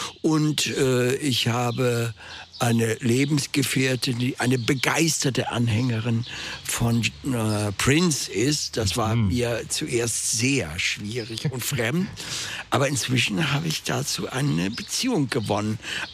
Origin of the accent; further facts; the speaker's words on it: Hamburg, Germany; Ja, ich bin in Hamburg geboren und war da auch auf einem naturwissenschaftlichen Gymnasium